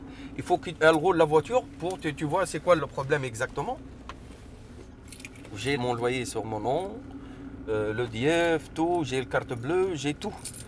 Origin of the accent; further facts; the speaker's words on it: Tunisia; now in Saint-Ouen, France; Pour je gagne un petit peu, pour que je fais une maison chez moi, en Tunisie.